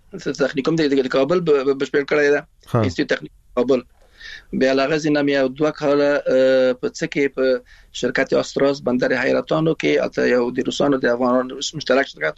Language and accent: Pashto; Afghanistan; now in Iran; موږ نشو ویلای چې موږ د افغانستان راغلی یو نو ایران راغلی